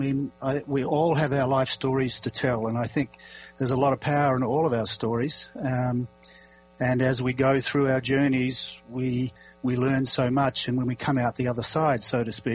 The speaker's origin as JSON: {"language": "English", "town": "Adelaide", "region": "South Australia", "country": "Australia", "tie": "born or raised there", "said": "When I was born in Australia and lived in Adelaide in South Australia and was brought up there"}